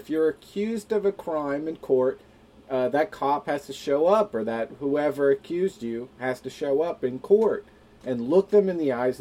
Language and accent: English; New Jersey, United States; So, I'm from Jersey. I'm hot-headed.